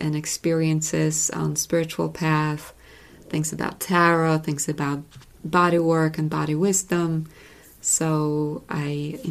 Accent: Poland; I grew up in Poland, as we said. And so that's all around me, Christianity, Catholic Church, especially Polish brand

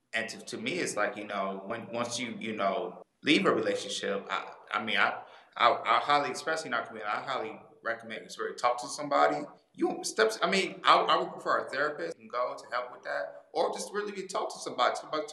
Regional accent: Michigan, United States; moved away; you know, she's coming from Georgia, I'm coming from Michigan. So moving to another state

